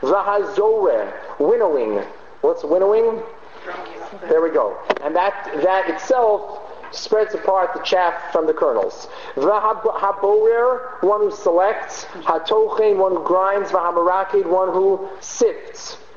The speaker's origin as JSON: {"language": "English", "town": "Baltimore", "region": "Maryland", "country": "United States", "said": "I'm really from Baltimore, Maryland."}